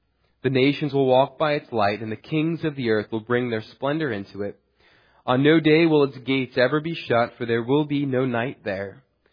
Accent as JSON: {"language": "English", "town": "New York City", "region": "New York", "country": "United States", "said": "And I come from New York City, and it's interesting."}